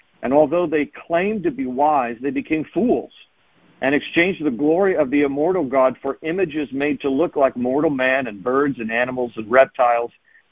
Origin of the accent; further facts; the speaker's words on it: Falls Church, Virginia, United States; also born or lived in Washington, D.C.; I'm a Virginia boy. I was actually born in Washington, D.C., but I was raised in Falls Church. I grew up in Northern Virginia, and here I am pastoring still in Northern Virginia in Leesburg.